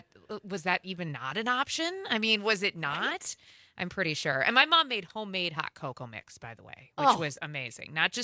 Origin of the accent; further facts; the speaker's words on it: South Dakota, United States; I grew up in South Dakota, right?